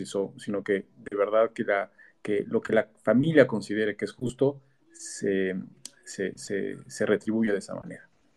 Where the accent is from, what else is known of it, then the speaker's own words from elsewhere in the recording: Puebla, Mexico; soy de Puebla. Yo también me muevo en bici aquí en Puebla.